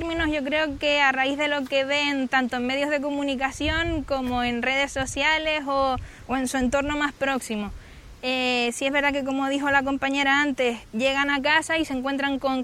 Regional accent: Tuineje, Canary Islands, Spain; De Twinés el pueblo, de Llano Florido.

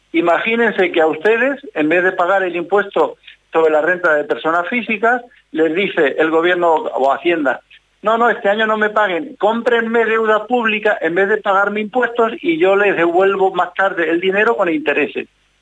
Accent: Castilla-La Mancha, Spain; yo soy manchego

